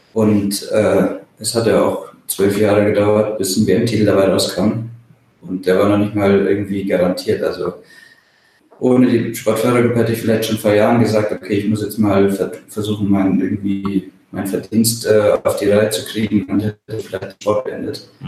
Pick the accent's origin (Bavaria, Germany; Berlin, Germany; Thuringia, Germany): Bavaria, Germany; now in Kiel, Germany; aufgewachsen bin ich ja im Allgäu, also ganz auf der anderen Seite von Deutschland. Mhm. Und wohne hier in Kiel seit 2009 fest. Zumindest mal im Sommer. Im Winter bin ich auch gerne in Bergen.